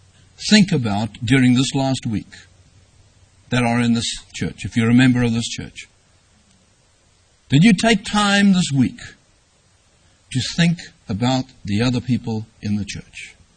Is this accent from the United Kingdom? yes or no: no; South Africa; When I was growing up in South Africa, we didn't have television.